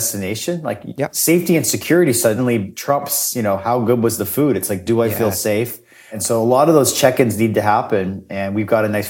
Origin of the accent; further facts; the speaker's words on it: Winnipeg, Manitoba, Canada; And just so you know, I am from Winnipeg and I do like cats.